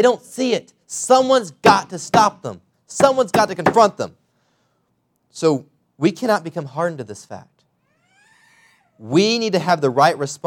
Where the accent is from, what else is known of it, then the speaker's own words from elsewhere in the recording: Oklahoma City, Oklahoma, United States; I grew up in Oklahoma City where sin, it's rampant. It's a big city.